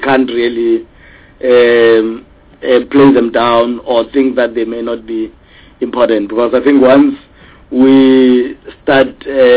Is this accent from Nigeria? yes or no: no; South Africa; I am a South African, but before I'm a South African, I am also Ndebele